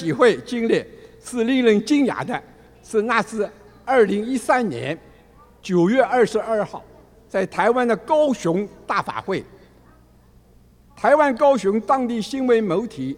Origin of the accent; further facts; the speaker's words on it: Shanghai, China; 我来自中国上海的佛子，现年73岁，